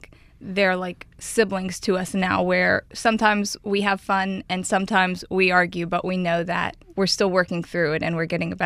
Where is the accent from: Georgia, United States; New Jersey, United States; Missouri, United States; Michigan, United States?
Georgia, United States; Yeah, I'm from Georgia, and that's where Ryan's family moved when he left. So that's where we met.